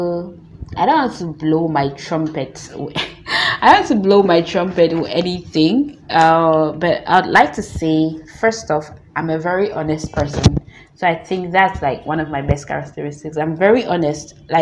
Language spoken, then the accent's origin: English; Kambi, Northwest Region, Cameroon; but actually I'm from Kambi, because Kambi people also bear it.